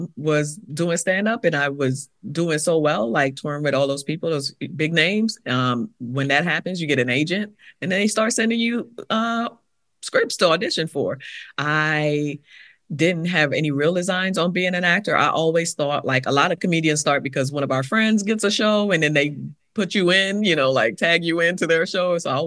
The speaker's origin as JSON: {"language": "English", "country": "U.S. Virgin Islands", "tie": "born or raised there", "said": "I grew up in the Virgin Islands. I grew up, I have a big family. I have a lot of siblings."}